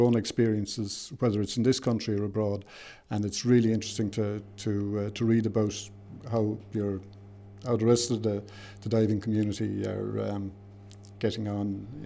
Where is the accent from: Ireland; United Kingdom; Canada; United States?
Ireland; County Kerry; Well, I grew up in South Kerry, and in my teenage years, it would have been in the early years of diving in Ireland.